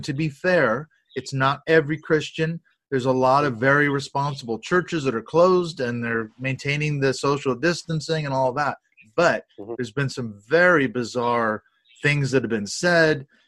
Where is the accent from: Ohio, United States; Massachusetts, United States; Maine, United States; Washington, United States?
Washington, United States; Seattle; I'm originally from Seattle, so we're scattered all over the world.